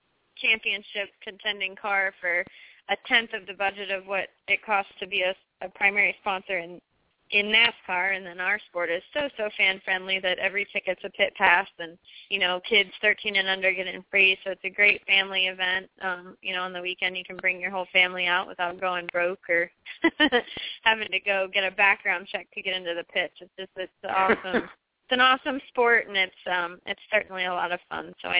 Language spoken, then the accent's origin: English; Houston, Texas, United States; And then after Charlotte, we go to my hometown of Houston.